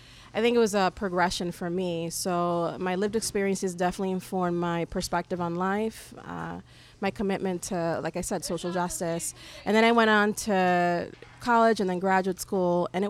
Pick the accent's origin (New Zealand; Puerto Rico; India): Puerto Rico; Bayamón; born there; also born or lived in New York City; I'm Puerto Rican and Dominican. I was born in Bayamo, Puerto Rico, and my mother's from the Dominican Republic.